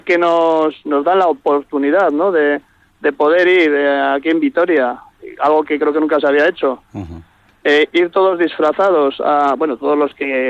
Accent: Lampa, Santiago Metropolitan, Chile; nosotros que somos de Lampa, del Colegio Veracruz

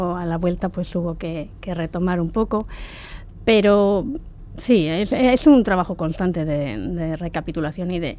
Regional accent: Okondo, Basque Country, Spain; Sí, yo soy del Valle de Ayala, en concreto de Oquendo.

